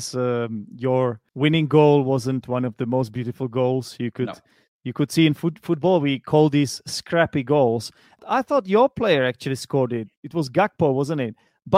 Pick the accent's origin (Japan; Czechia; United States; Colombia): Czechia; I'm from the Czech Republic